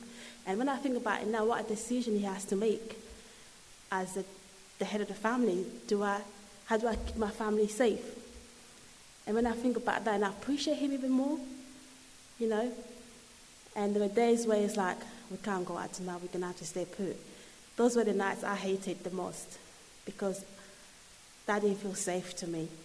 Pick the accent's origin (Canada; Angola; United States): Angola; also born or lived in Congo; Many of you know that I'm from Africa. I was born in Angola, and I've lived in Congo as well.